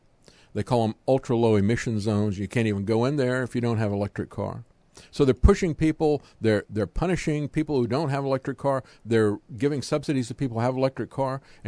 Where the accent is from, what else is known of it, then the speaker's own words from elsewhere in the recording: the South, United States; she had a different version of history than I got from reading the actual sources from growing up in the South.